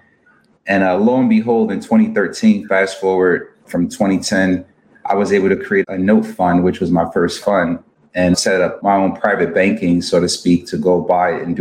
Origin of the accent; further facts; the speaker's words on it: New Jersey, United States; So I come from North New Jersey, pretty rough area, grew up in the 80s, crack and everything was prevalent during that time.